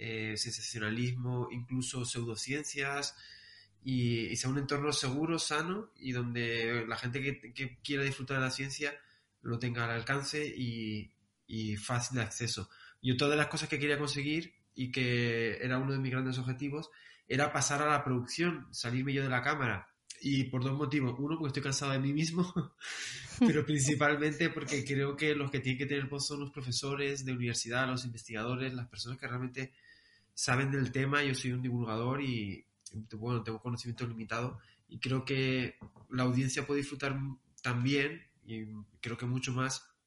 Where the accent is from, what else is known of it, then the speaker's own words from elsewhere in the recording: Las Palmas, Canary Islands, Spain; un amigo de Las Palmas, que de allí, de mi tierra